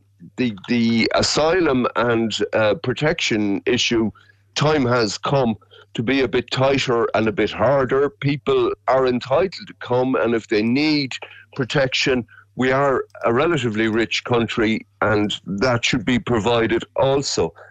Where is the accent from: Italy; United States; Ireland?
Ireland; Limerick, Munster; and I'm originally from Limerick City